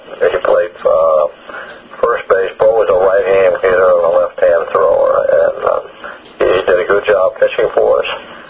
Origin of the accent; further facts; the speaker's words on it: Barberton, Ohio, United States; also born or lived in Zanesville; Well, I was born in Zanesville, Ohio, like you said, and then we moved to Barberton during the Second World War.